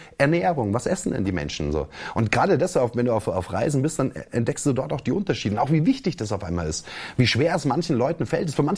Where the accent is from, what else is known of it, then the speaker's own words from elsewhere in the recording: Bavaria, Germany; now in Chemnitz, Germany; Da, wo ich herkomme, in Bayern, sagt man Rankerl dazu. Das Brotrankerl. Jetzt hier in Sachsen, und ich weiß noch nicht mal, ob es überall in Sachsen so ist, aber da, wo ich jetzt lebe, und ich bin da mit einer Sächsin verheiratet in Chemnitz